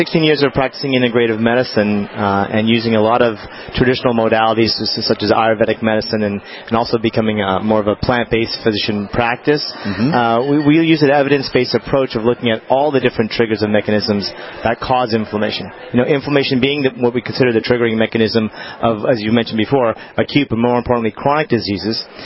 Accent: Albuquerque, New Mexico, United States; I'm from Albuquerque. I'm from a small rural state.

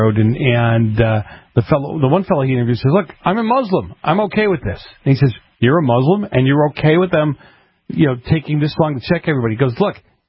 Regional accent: Boston, Massachusetts, United States; When I grew up in Boston in the 70s and you know, early 80s

